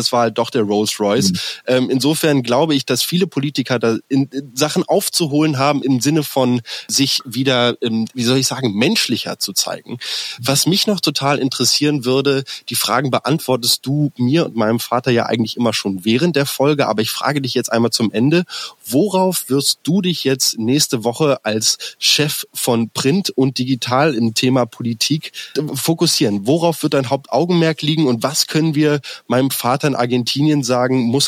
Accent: Berlin, Germany; dass wir als Stadt und als Berliner damit umgehen können.

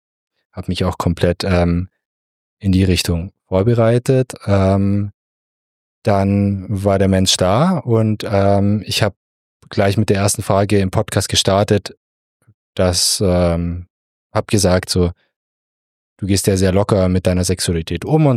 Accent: Lindau, Bavaria, Germany; Ich komme aus Lindau, Bodensee, also noch

